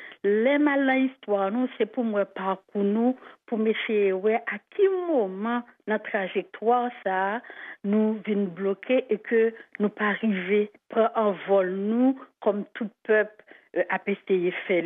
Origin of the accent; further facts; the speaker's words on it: Haiti; moi, en tant qu'haïtienne, comme je suis racine